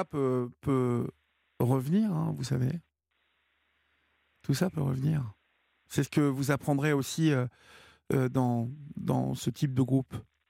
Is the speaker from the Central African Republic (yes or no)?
no; Évreux, Normandy, France; C'est exactement, comme je suis d'Evreux